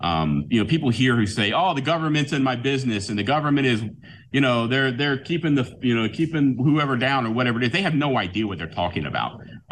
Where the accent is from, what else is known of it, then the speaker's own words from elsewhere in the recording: United States; Legally. As an American, that's correct.